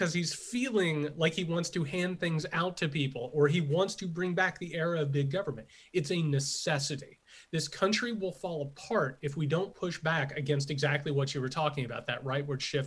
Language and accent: English; Indiana, United States; now in Georgia, United States; I come from Indiana. I currently live down in Georgia. My family are factory workers, laborers, miners, those types of things.